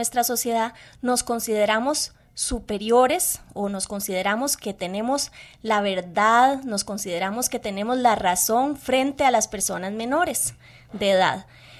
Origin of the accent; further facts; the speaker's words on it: Costa Rica; Este es un llamado para que nos veamos un poco como costarricenses